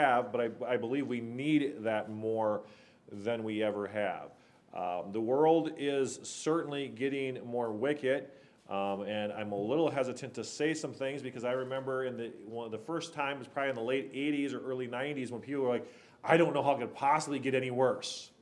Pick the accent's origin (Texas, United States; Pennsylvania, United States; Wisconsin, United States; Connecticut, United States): Wisconsin, United States; they assumed because I was from Wisconsin, I must know how to milk a cow.